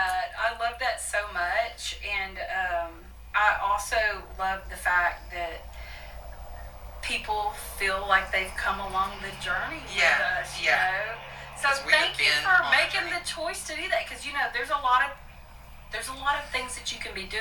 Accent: Texas, United States; accent: Northeast Texas; So I'm just gonna sit over here with my Northeast Texas accent.

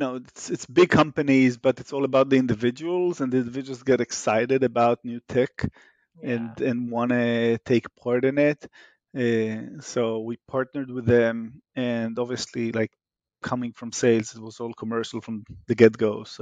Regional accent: Israel; English is a second language; now in United States; As you can hear in my accent, I'm Israeli by origin.

